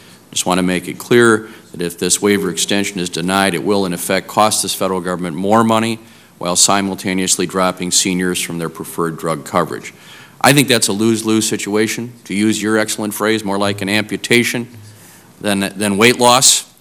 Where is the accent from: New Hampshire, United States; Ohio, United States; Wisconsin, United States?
Wisconsin, United States; But some of the cuts in the budget will directly affect my home state of Wisconsin.